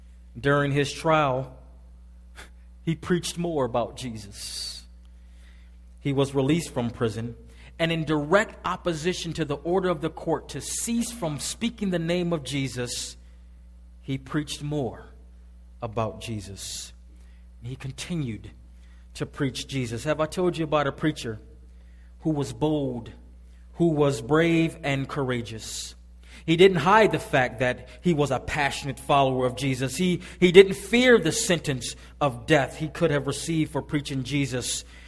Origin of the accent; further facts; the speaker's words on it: Buffalo, New York, United States; Growing up in Buffalo, in the church I grew up in, the Linwood Church of Christ